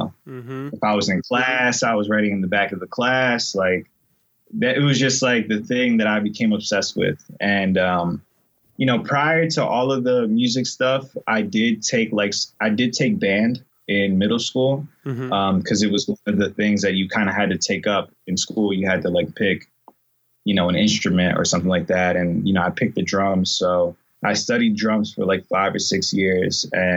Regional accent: Puerto Rico; born there; So I was born in Puerto Rico. I'm half Puerto Rican and half Dominican. I'm 28 now.

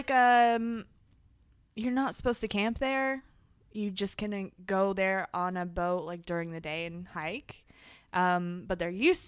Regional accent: Indiana, United States; I'm from Indiana. We don't have things like that there, and if we do, we don't talk about them.

